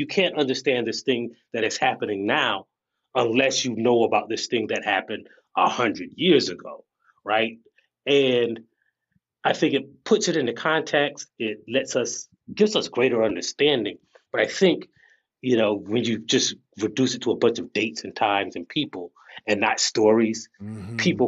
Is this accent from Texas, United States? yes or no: no; South Carolina, United States; I am from South Carolina, so the answer is iced tea, obviously.